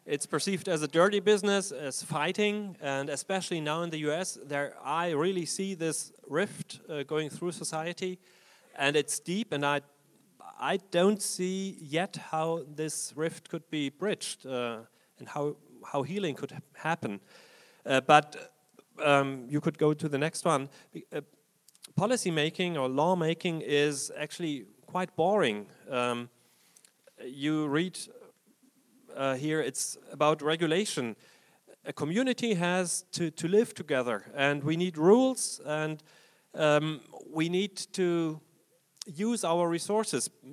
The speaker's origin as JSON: {"language": "English", "country": "Germany", "tie": "born or raised there", "second_language": "English", "said": "Growing up in East Germany meant we didn't have the right of free speech."}